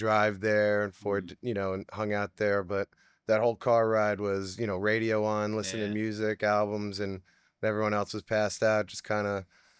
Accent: North Salem, New York, United States; Well, grew up in Westchester in North Salem.

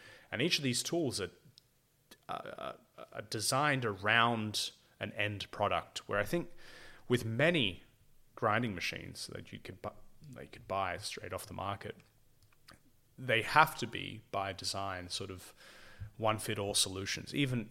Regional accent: England, United Kingdom; I mean, it's hard enough talking to French people as an English person.

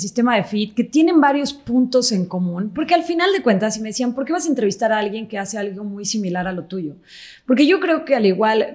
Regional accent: Querétaro, Mexico; pero imagínate que yo crecí en Querétaro.

